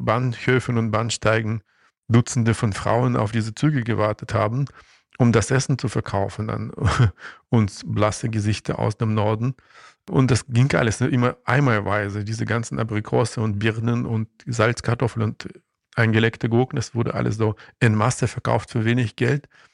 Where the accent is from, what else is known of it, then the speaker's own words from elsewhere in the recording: Saint Petersburg, Russia; German is a second language; ich komme aus St. Petersburg, eine Stadt mit einem schlechten Wetter und einer großen schriftstellerischen Tradition.